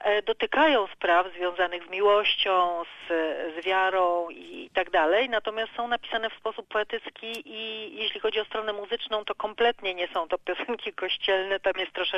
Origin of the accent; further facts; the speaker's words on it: Warsaw, Masovian Voivodeship, Poland; moved away as an adult; now in Melbourne, Australia; Jestem z Warszawy. Tak troszkę za mężem przyjechałam, który tutaj mieszkał wiele, wiele lat dłużej niż ja.